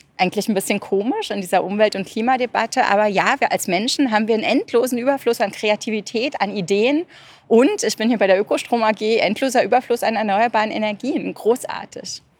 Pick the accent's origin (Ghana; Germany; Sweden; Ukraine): Germany; Berlin; now in Vienna, Austria